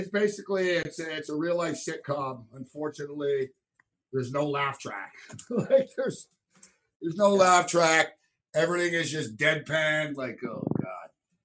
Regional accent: Quebec, Canada; I'm from Quebec, and I'm not even qualified to talk about Quebec.

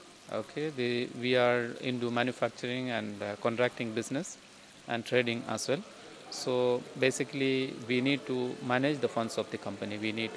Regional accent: India; I'm coming from India. Basically, I'm from India, but you know, the land is the most difficult part in India, probably, to do such kind of a thing.

